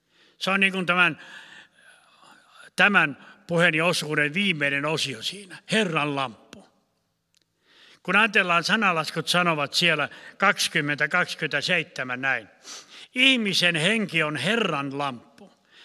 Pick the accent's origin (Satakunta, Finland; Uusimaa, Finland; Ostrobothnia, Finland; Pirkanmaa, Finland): Ostrobothnia, Finland; näin meikäläisen kielellä käytämään, tuun Pohjanmaalta, niin siellä on karkeita sanoja paljon mukana.